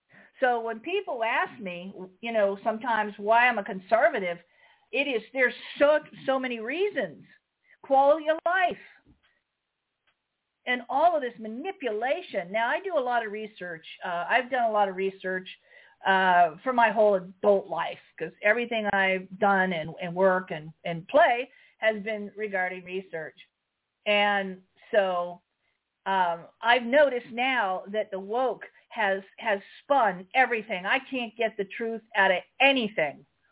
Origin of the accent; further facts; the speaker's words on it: Marin, California, United States; And I'm from Marin, so, you know, he has or had a house there.